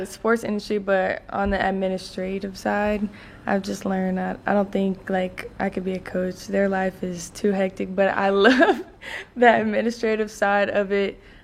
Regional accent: Mobile, Alabama, United States; now in Birmingham, United States; Like, I came from Mobile, so, I had a little bit

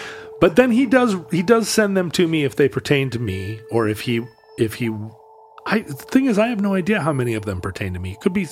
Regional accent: United States; Well, you know, I'm an American.

